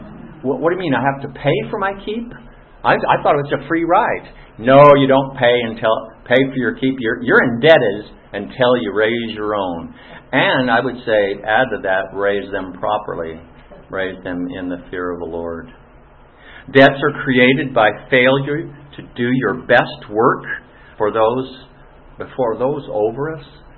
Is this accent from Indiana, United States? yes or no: yes; Bloomington, Indiana, United States; born there; I was born in Bloomington Hospital, Indiana.